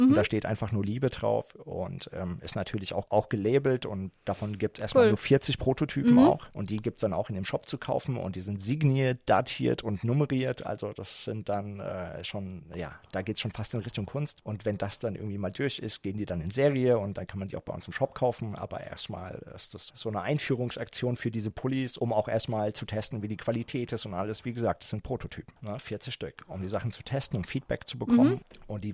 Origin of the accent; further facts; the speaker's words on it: Offenbach, Hesse, Germany; wo ich gesagt habe, ich komme aus Offenbach und ich habe dafür irgendeine Reaktion bekommen